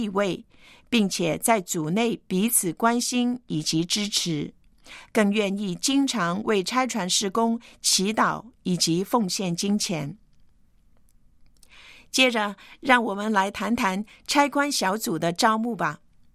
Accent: Hong Kong; 由于生活的环境，我从小就认识不少在香港土生土长的南亚裔的居民，但是正如很多香港人一样，我对这个群体的感觉始终觉得他们是外族人

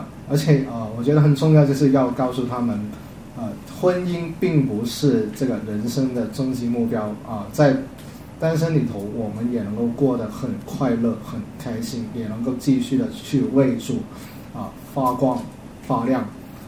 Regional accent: Guangdong, China; 大家好，我是来自广东的

